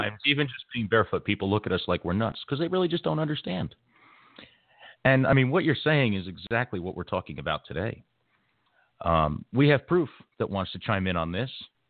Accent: East Coast, United States; growing up on the East Coast, 4.5 hours to get 20 minutes away just going from New Jersey to New York.

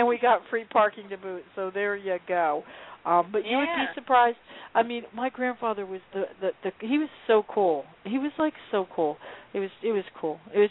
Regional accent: New Jersey, United States; I mean, I grew up in Jersey, so I know New York pretty well

